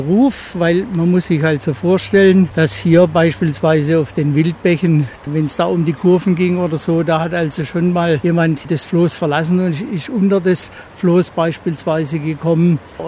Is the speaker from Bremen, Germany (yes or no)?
no; Pforzheim, Baden-Württemberg, Germany; now in Altensteig, Germany; Aber in meiner Kindheit bin ich aufgewachsen in Pforzheim und das ist eine große Flößerstadt.